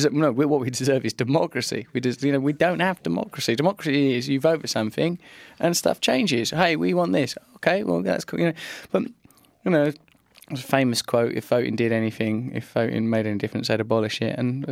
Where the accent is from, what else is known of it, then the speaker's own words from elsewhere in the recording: England, United Kingdom; born there; I am English. I am born in England.